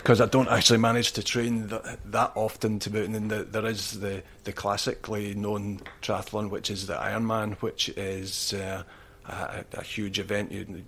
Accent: Aberdeen, Scotland, United Kingdom; born there; also born or lived in Inverness / Basingstoke / Dunfermline; I was born in Aberdeen, and we moved around a lot when I was younger with my dad's work. He worked for the Forestry Commission, and we moved from Aberdeen to Inverness, and then from Inverness down to Basingstoke.

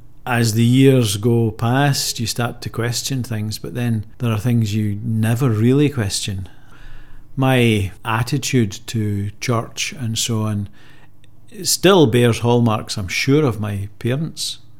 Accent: Girvan, Scotland, United Kingdom; they decided we would stay in Girvan. So I was brought up in Girvan, went to school in Girvan, primary school and then secondary school. So that's where I come from.

